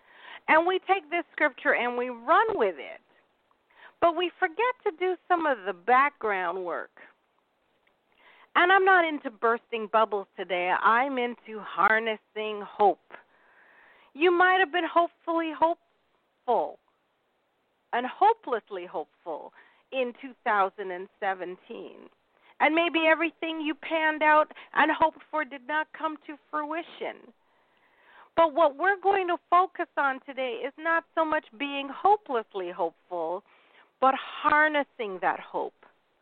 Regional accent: United Kingdom; that is my go-to dictionary because I am British, praise God.

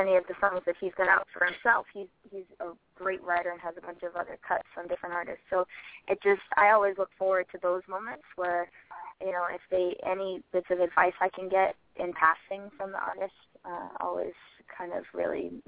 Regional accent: New England, United States; Well, I'm from New England, so I love seafood, any sort of seafood. And it makes it a little difficult when I'm in Nashville because it's not quite the same down there.

